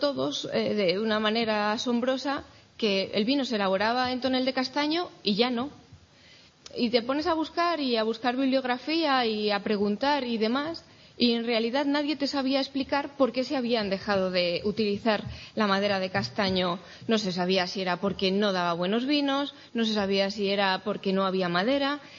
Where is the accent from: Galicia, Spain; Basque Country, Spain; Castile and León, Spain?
Castile and León, Spain; Aldea Nueva del Codonal; bodega de Aldea Nueva del Codonal, en Segovia. Ahí es cuna de verdejos prefiloséricos, donde está mi pueblo, donde elaboro los vinos.